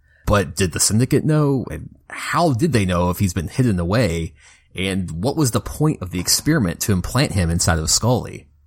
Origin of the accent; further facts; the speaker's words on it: Kentucky, United States; it's the first episode set in my home state of Kentucky